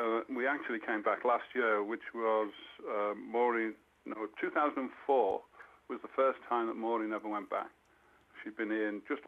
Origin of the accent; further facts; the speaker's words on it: North West England, United Kingdom; growing up on the Merseyside